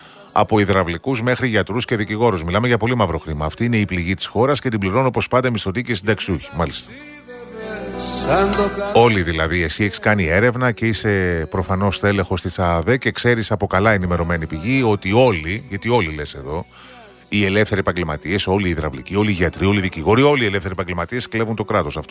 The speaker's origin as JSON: {"language": "Greek", "region": "Western Greece", "country": "Greece", "tie": "born or raised there", "said": "το κατσικάκι στο χωριό μου. Στο βάλ' το λίγο έξω από το Αγρίνιο"}